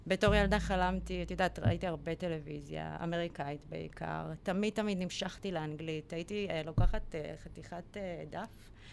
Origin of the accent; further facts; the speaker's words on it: Petah Tikva, Central District, Israel; חזרנו לאותה שכונה, אותה שכונה שגדלתי בה.